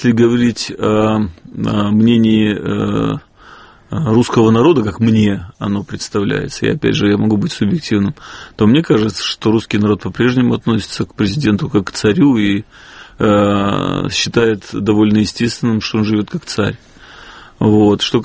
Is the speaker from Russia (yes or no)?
yes; Saint Petersburg, Russia; поскольку я питерец